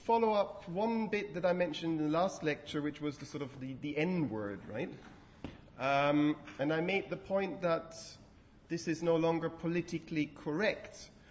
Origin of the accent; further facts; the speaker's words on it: Switzerland; now in Germany; I grew up in Switzerland, so I'm still working out. This is the first time I live in Germany.